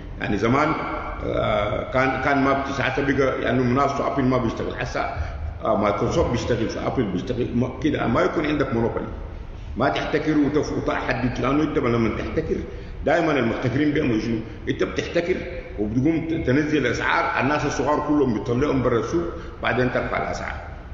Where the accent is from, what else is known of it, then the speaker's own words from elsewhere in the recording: Sudan; يعني عندنا في السودان أسوأ قانون أراضي